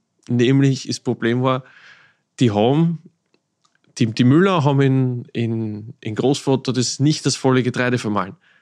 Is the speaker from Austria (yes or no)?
yes; Burgenland, Austria; ich komme aus dem Mittelburgenland.